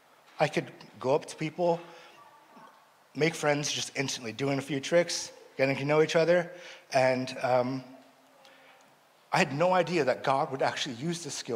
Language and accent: English; Los Angeles, California, United States; I grew up being underprivileged, and I grew up in Los Angeles, really nasty area in Los Angeles where I grew up